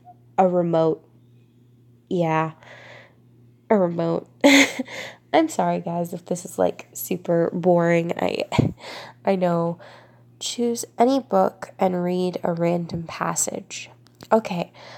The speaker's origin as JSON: {"language": "English", "region": "Florida", "country": "United States", "accent": "southern drawl", "said": "Well, I'm from Florida, but I have a lot of family that grew up and are from the southern United States, kind of just scattered all over."}